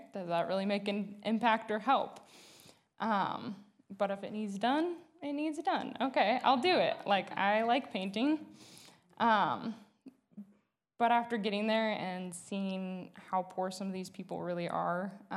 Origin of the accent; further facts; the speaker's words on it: Kalispell, Montana, United States; I was born and raised in Kalispell, Montana.